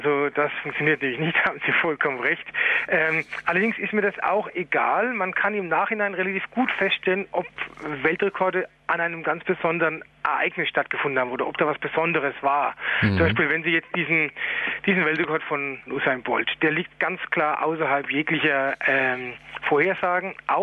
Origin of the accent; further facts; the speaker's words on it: Bavaria, Germany; Ich komme ja aus Bayern, da hat man ja sowas.